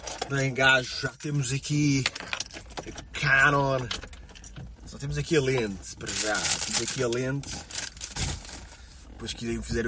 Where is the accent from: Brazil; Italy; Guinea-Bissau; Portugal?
Portugal; Alfragide, Lisbon; Eu venho de Alfragide, já.